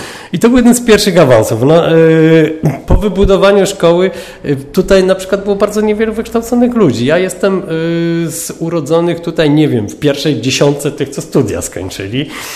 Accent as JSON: {"language": "Polish", "town": "Tarnów", "region": "Lesser Poland", "country": "Poland", "tie": "born or raised there", "said": "bo jeszcze przed włączeniem krzyża do miasta Tarnowa urodziłem się jeszcze w gminie Lisia Góra."}